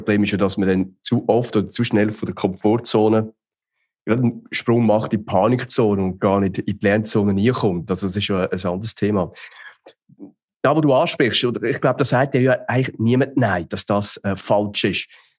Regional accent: Switzerland; die bei uns in der Schweiz zum Teil manchmal einen schweren Stand haben

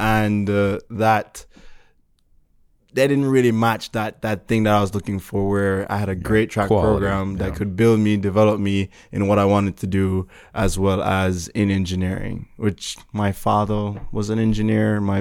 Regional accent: Jamaica; So I'm about an hour away from the capital. So I actually went to school in the capital, Wilma's Boys School.

